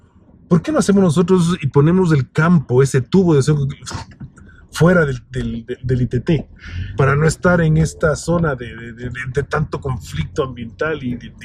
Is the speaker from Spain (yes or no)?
no; Ecuador; yo pueda conectarme como ecuatoriano